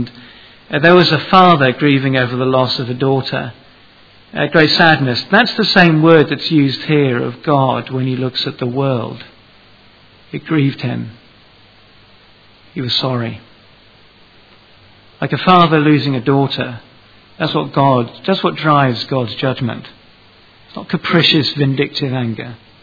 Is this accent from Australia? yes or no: no; United Kingdom; and I was too, and, you know, we're British, you know.